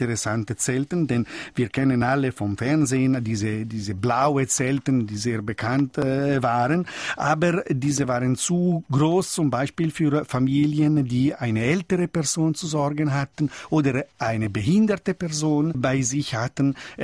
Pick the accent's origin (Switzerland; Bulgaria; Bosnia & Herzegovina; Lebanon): Switzerland; als Schweizer